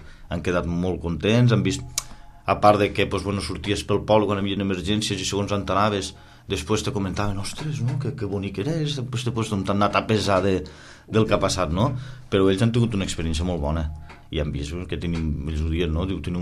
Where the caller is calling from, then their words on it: L'Ametlla de Mar, Catalonia, Spain; Sí, soc de l'Ametlla, de l'Ametlla de Mar